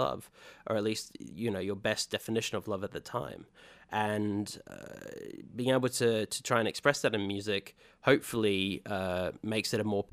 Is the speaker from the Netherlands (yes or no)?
no; Western Australia, Australia; now in London, United Kingdom; I live in London now, but I'm from Western Australia.